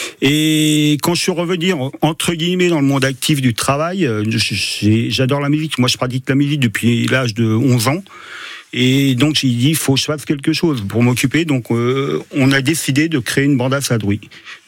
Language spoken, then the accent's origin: French; Chinon, Centre-Val de Loire, France; alors moi, je suis natif de Chinon. Je suis natif de Chinon. Je vais pas renier mes origines.